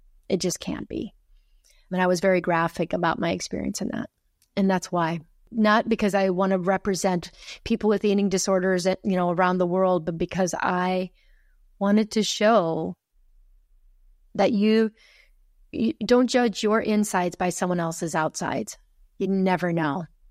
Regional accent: Midwest, United States; And that I love it growing up in the Midwest.

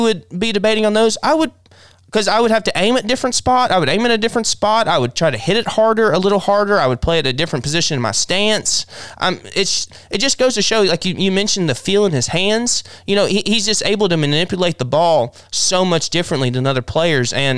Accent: Oklahoma, United States; So all of us growing up in Oklahoma, we know what it's like to play with wind

